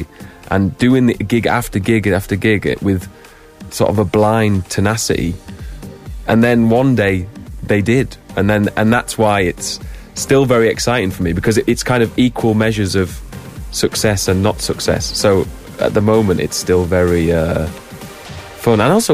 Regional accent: Yorkshire and the Humber, United Kingdom; born or raised there

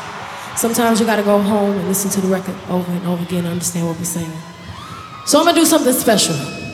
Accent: Houston, Texas, United States; If you don't know, I'm from Houston, Texas.

